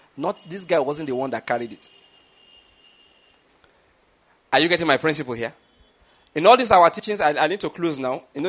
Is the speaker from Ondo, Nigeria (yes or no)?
yes; Ondo, Nigeria; I am from Ondo State. The only language we have in common, physically speaking, is English language.